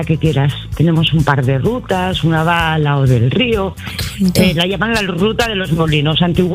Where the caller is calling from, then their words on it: Argüero, Asturias, Spain; Mira, te llamo desde Argüero, en Asturias.